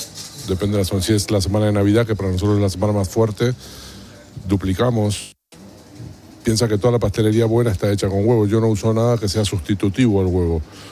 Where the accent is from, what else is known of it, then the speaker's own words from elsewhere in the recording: Argentina; porque yo soy argentino y en Argentina hay un dicho